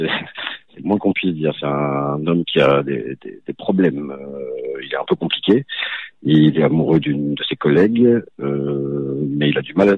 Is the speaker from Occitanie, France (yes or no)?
yes; Toulouse, Occitanie, France; also born or lived in Nantes; Moi, je suis né à Nantes, mais j'ai grandi à Toulouse et ma maman habite Toulouse. Et ma mamie vivait à Albi jusqu'à il n'y a pas très longtemps. Voilà. Je suis effectivement de la région.